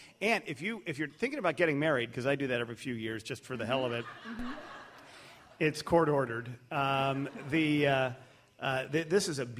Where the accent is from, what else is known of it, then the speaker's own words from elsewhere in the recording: Chicago, Illinois, United States; Because we're from Chicago, so we're just used to that.